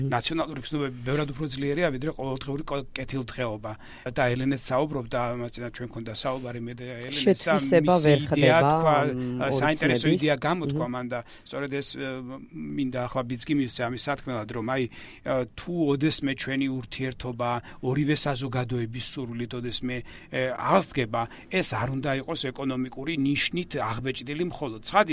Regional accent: Samegrelo-Zemo Svaneti, Georgia; მეზობელი კუთხიდან ვარ სამეგრელოდან. ჩვენ ვარ წარმოშობილი

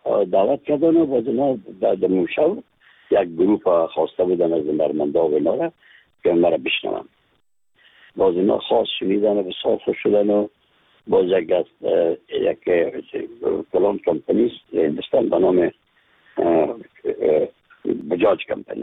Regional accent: Afghanistan; از افغانستان هستم

